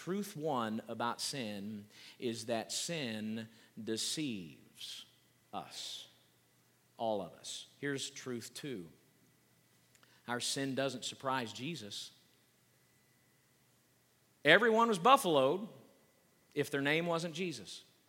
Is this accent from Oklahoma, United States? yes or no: yes; Oklahoma, United States; I could go out onto our front porch at my home where I grew up in Oklahoma, and I couldn't see a house anywhere.